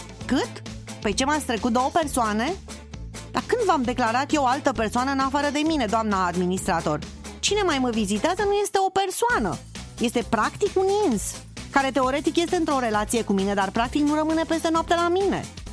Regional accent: Romania; eu sunt româncă, dar sunt cinstită

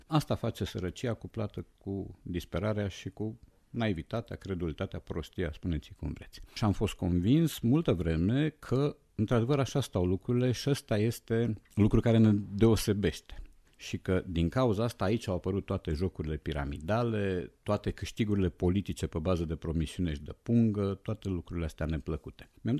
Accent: Romania; suntem noi, că suntem români, da?

